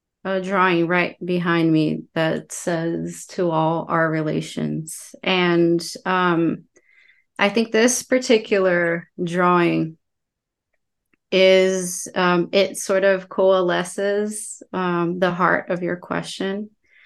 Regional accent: Brazil; moved away as an adult; now in United States; I come from Brazil. I lived there most of my life and into adult life, and find myself in the United States now

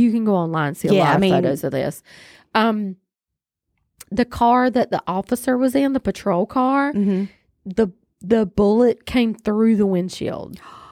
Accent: North Carolina, United States; I know it's because we're from North Carolina and I've been on these roads before.

